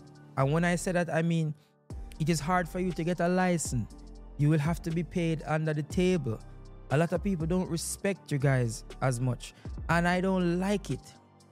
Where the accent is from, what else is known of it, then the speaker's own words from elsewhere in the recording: Jamaica; moved away; Well, I'm Jamaican, so say for instance, send it back to Jamaica.